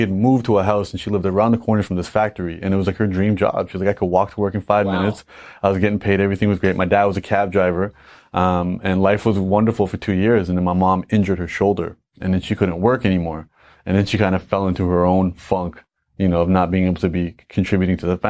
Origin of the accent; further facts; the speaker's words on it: Canada; I was born and raised in Canada and my father wore a turban.